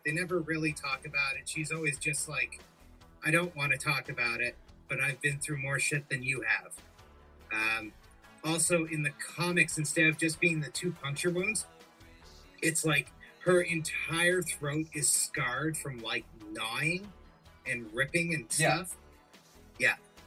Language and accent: English; United Kingdom; I'm British.